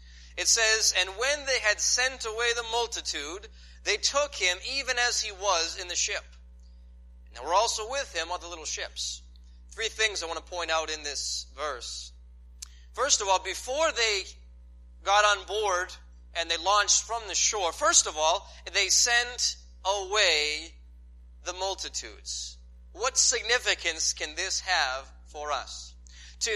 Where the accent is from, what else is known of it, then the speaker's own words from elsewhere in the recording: New England, United States; I don't know, again, I'm from the north, I'm from New England. I'm not sure how strong these false doctrines are down the south.